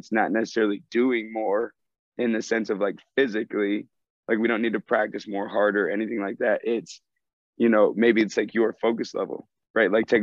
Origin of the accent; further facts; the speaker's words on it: Michigan, United States; But I'm from Michigan. I grew up like an hour and 15 minutes from Detroit.